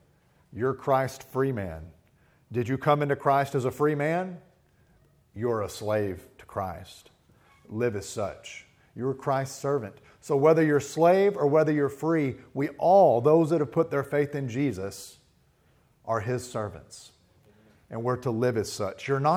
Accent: United States; born there; I rejoice in the fact that I was born in America and celebrate great freedom

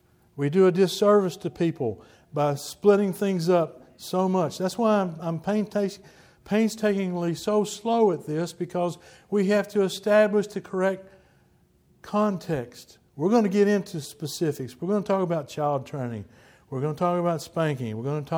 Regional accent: Texas, United States; accent: Texas; And if you're listening from another country and you're dealing with my Texas accent, I apologize, it's the best one I got.

